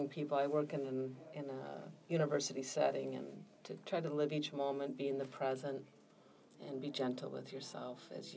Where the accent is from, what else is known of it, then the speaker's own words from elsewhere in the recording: Midwest, United States; I really learned and experienced that growing up in the Midwest.